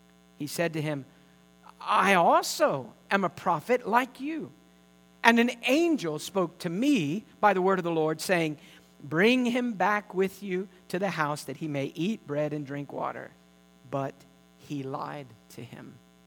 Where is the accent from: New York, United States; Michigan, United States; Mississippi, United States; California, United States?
Mississippi, United States; I'm from Mississippi. And Mississippi doesn't really have much bragging rights, do we?